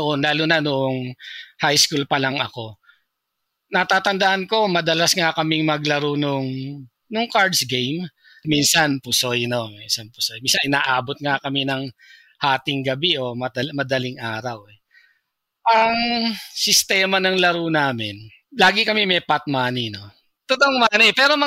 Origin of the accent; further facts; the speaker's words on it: Tundo, Metro Manila, Philippines; Actually, lumaki kami sa Tundo, no? Masyadong busy yung area na yon at siguro ang pagkakakilala nga ng marami, magulo sa Tundo, no? Pero hindi naman kami ganon.